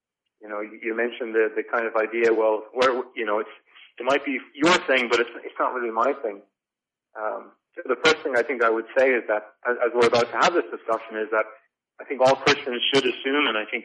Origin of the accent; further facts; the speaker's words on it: Ireland; I don't know if it's because he's English that he's getting all the sessions and I'm one, being Irish.